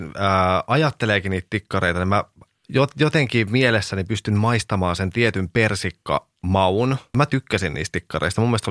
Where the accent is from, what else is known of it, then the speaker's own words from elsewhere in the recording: Huittinen, Satakunta, Finland; mä oon itse myöskin pienet paikkakunnat kotosin. Mä oon Huittisista kotosin